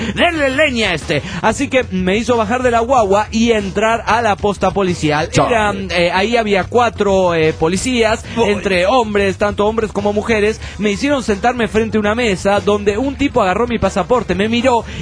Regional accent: Canary Islands, Spain; traté de explicarle que soy canario y que las Islas Canarias pertenecen políticamente a España, aunque tenemos un acento más parecido al latino

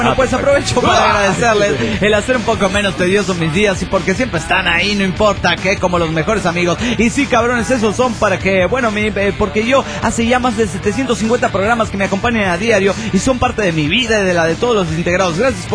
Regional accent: Guayaquil, Guayas, Ecuador; de Guayaquil, Ecuador.

